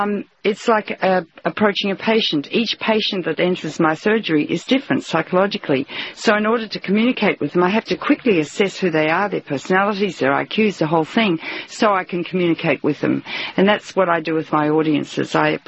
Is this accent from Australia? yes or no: yes; Australia; I'm an Australian, so we shoot straight from the shoulder.